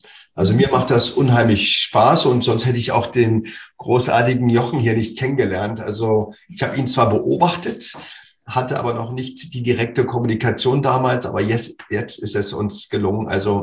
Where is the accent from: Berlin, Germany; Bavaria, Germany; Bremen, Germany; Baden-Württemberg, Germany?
Berlin, Germany; für mich als Berliner Junge, ich bin aufgewachsen in dem Fußballverein Meteor 06.